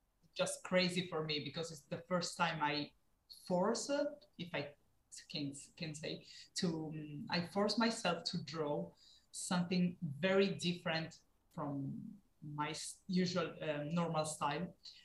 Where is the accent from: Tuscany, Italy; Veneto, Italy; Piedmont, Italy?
Piedmont, Italy; Turin; Okay, I live in Italy. I'm from Italy, from Turin.